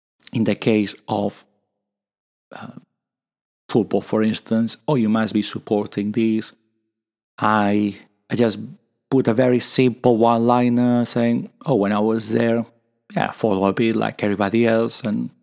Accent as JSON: {"language": "English", "country": "Spain", "second_language": "English", "lives_now": "United Kingdom", "said": "I'm originally from Spain, and English is not my first language. And when I came to the UK, when I mentioned that I'm from Spain"}